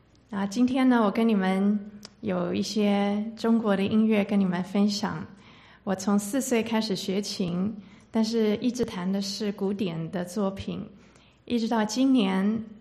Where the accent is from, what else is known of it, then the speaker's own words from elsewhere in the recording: Taiwan; 我小时候是在台湾长大，我的妈妈是中国人，我的爸爸是美国人，